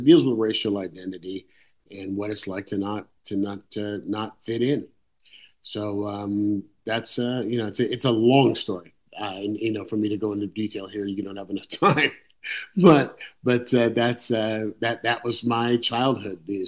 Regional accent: San Leandro, California, United States; the story of how I ended up growing up in San Leandro after my mother died. My grandmother raised me and my four sisters by herself.

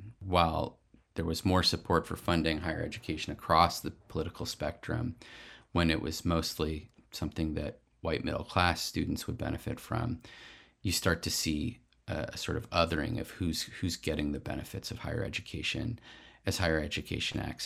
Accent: California, United States; One thing that I can talk about as a Californian who knows the UC system very well

